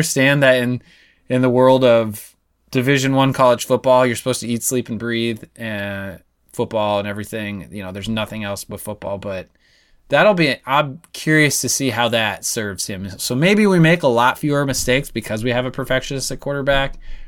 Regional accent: Nebraska, United States; when I said I was from Nebraska

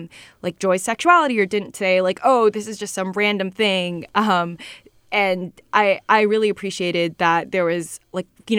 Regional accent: United States; born there; my mom is from the Philippines. I was born in America.

